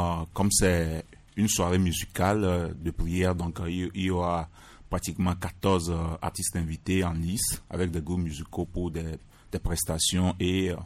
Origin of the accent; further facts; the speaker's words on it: Togo; nous sommes tous des Togolais